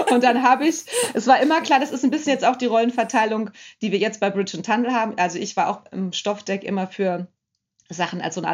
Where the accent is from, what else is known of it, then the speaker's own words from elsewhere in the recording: Dresden, Saxony, Germany; born there; also born or lived in Thuringia / North Rhine-Westphalia / Lüneburg; Ich bin in Dresden geboren und habe dann lange in Thüringen gewohnt und bin dann nach der Wende, hat es mich nach Nordrhein-Westfalen verschlagen und zum Studium nach Lüneburg.